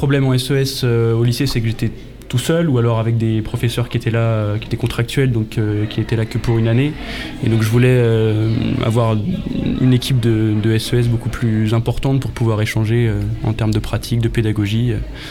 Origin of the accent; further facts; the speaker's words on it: Île-de-France, France; vu que je suis originaire de Seine-Saint-Denis